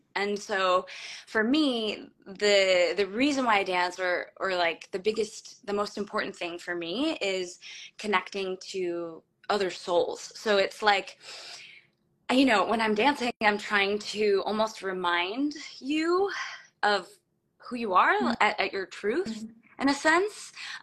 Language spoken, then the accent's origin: English; New York, United States; So I'm originally from Long Island, in New York, and I have danced since I was three.